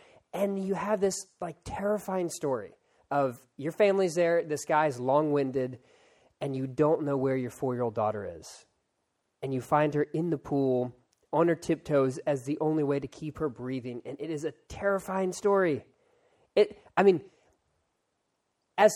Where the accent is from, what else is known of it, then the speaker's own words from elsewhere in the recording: Philadelphia, Pennsylvania, United States; born there; now in Texas, United States; Now, I was born in Philadelphia, but I live in Texas now.